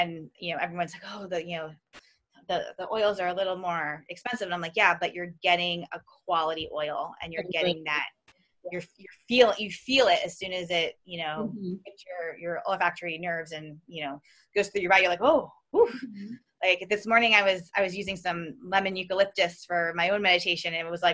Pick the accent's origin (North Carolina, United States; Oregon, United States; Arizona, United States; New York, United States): New York, United States; yeah, I'm New Yorker.